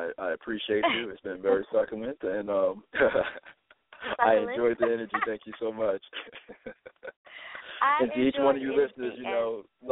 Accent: Virginia, United States; So I'm originally from Virginia, but it's 804 area code

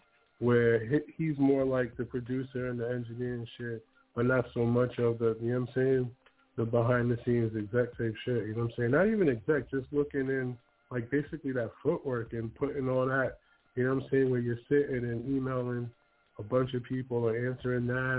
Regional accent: Huntington, United States; I'm from Huntington, where like now I'm nearly from Huntington.

